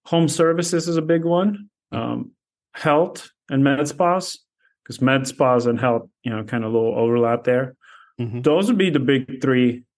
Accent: Latvia; I had a friend back in Latvia. I'm originally from Latvia.

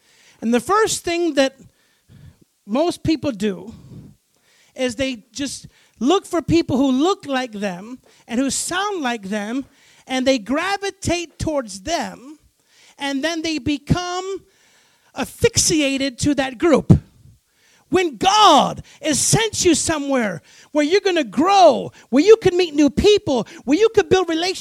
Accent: Chicago, Illinois, United States; I'm from Chicago. I was testing you here. Only I can say that because I'm from Chicago.

